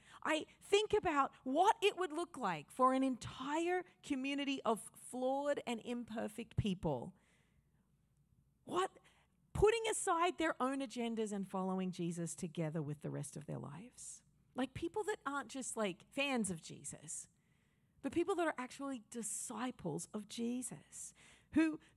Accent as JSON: {"language": "English", "country": "Australia", "tie": "born or raised there", "moved": "yes", "said": "I'm an Australian originally."}